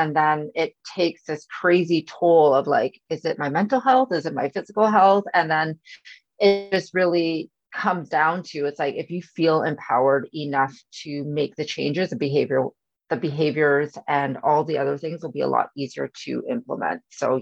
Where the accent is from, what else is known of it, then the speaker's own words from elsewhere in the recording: Canada; I'm actually from Canada.